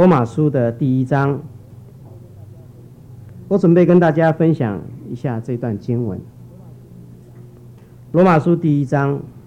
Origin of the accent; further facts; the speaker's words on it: Hsinchu County, Taiwan; 我从小在新竹的乡下长大，是一个农村的家庭长大